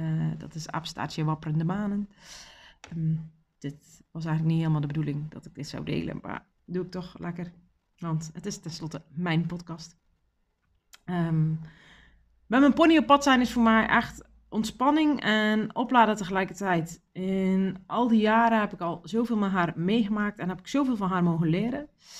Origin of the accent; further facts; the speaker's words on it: Zeeland, Netherlands; ik ben 38 jaar en geboren en getogen in Zeeuws-Vlaanderen. Dat hoor je waarschijnlijk ook aan mijn manier van praten. Ik gooi er wel eens een beetje dialect tussendoor